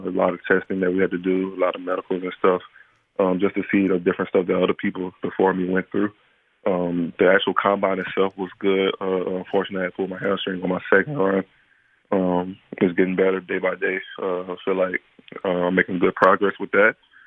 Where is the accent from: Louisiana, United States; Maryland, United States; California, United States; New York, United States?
Louisiana, United States; I felt like it was best just to go to LSU just because that's my home state.